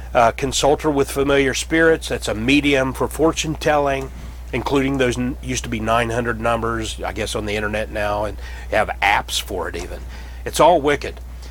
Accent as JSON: {"language": "English", "country": "United States", "said": "And I'm like, who cares what they do in Europe? I'm an American."}